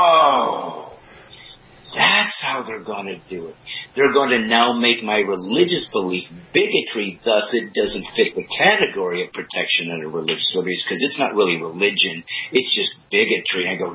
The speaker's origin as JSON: {"language": "English", "country": "United States", "said": "But I'm American, so my first responsibility, I think, is for the territory I was in."}